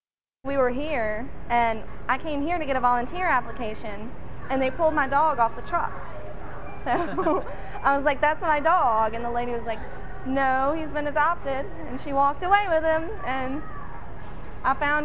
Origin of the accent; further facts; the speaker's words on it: Varina, Virginia, United States; I'm from Verina, which is in Richmond.